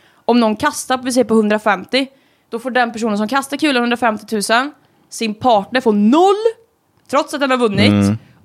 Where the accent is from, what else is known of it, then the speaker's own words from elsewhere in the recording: Västra Götaland County, Sweden; accent: Dalsland dialect; Det är ju dalsländska.